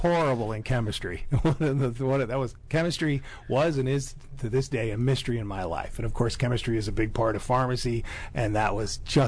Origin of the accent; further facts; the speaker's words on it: Great Barrington, Massachusetts, United States; I grew up in Massachusetts, went to the University of Massachusetts